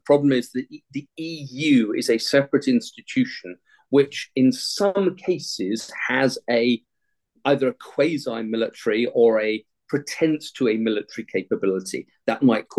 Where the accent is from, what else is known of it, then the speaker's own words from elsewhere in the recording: United Kingdom; as a Brit